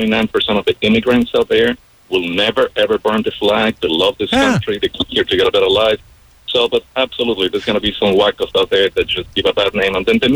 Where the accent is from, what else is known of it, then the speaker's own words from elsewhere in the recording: Colombia; Colombia.